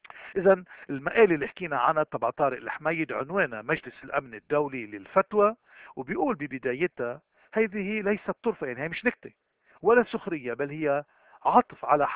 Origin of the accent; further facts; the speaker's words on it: Lebanon; عندنا بلبنان